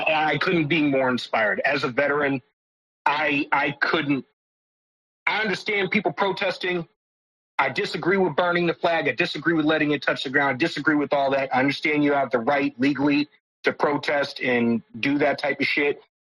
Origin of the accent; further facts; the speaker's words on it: United States; Exactly. I'm a American